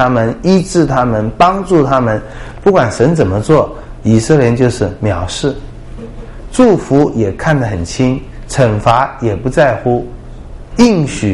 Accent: China; 这个从我们中国人观点来讲

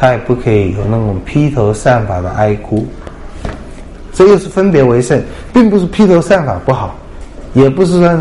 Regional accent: China; 我们中国人还有的时候孝子替父亲洗身啊，穿衣服啊

